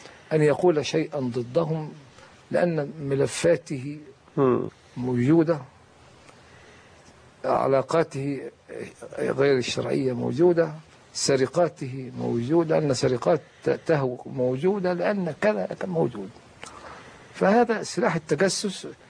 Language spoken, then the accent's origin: Arabic; El Mahalla El Kubra, Gharbia, Egypt; في مدينتي البسيطة المتواضعة المحلة الكبرى